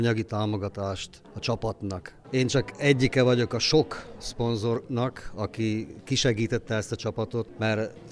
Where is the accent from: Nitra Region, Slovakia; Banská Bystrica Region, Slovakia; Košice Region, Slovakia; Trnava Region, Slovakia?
Trnava Region, Slovakia; Tallós; Igen, nem vagyok vezekényi, én Tallósról származok.